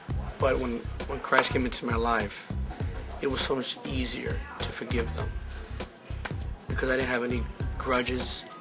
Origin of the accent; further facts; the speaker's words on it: Brooklyn, New York, United States; As a boy growing up in Brooklyn, I became a person that was filled with hatred.